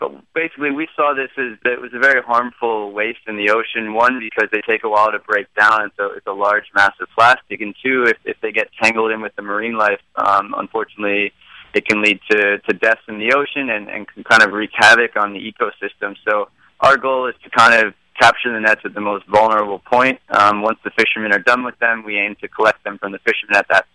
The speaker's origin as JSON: {"language": "English", "region": "Northeast", "country": "United States", "said": "We're all originally from the Northeast in the States."}